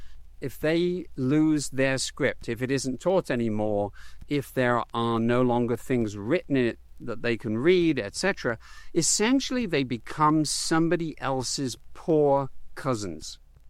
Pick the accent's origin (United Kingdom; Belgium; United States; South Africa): United Kingdom; England; as an Englishman growing up, I knew about the Welsh language.